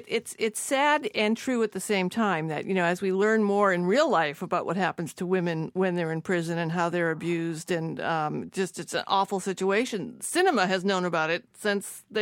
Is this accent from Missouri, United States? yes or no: no; Revere, Massachusetts, United States; When we were growing up in Revere and we were babysat, I don't remember the babysitters paying that much attention to us.